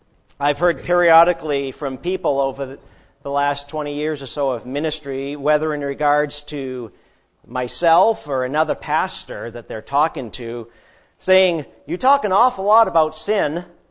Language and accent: English; Maine, United States; I am from New England myself, born and bred in Maine, up where we have snow about 6 months out of the year